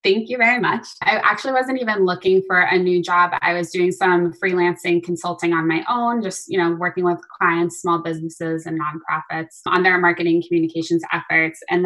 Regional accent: Massachusetts, United States; For me personally, I grew up on Cape Cod.

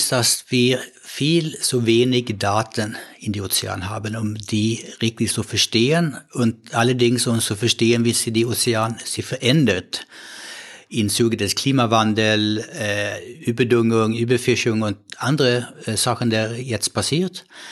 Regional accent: Sweden; now in Germany; ich komme aus Schweden.

